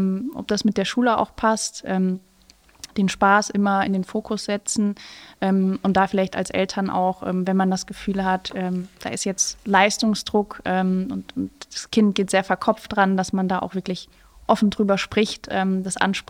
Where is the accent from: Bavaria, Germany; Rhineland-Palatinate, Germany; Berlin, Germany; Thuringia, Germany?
Rhineland-Palatinate, Germany; St. Goar; in St. Goar, in der Lorelei, da wo ich herkomme.